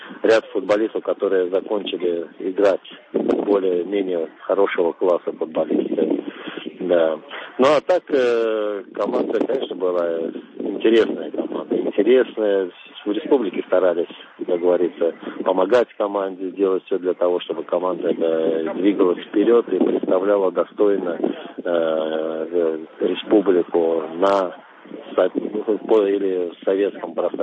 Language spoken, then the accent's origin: Russian; Baku, Azerbaijan; Вырос в Баку. Баку моя родина. Мой отец родился в Баку. Короче говоря, это, как говорится, родина моя.